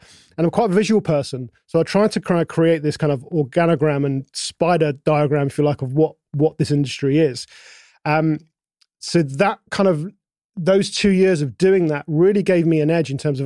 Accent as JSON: {"language": "English", "region": "London", "country": "United Kingdom", "tie": "born or raised there", "said": "I grew up in London. I was born in London."}